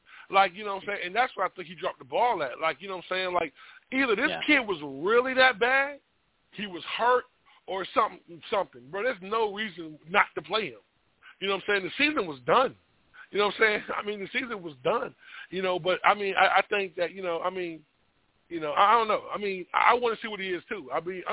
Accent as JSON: {"language": "English", "region": "Virginia", "country": "United States", "said": "You know, I was just a regular caller, bro. … from Virginia, bro."}